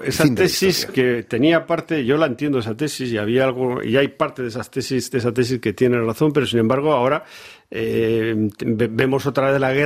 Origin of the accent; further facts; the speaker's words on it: Spain; yo veía la tele, como todo español durante el confinamiento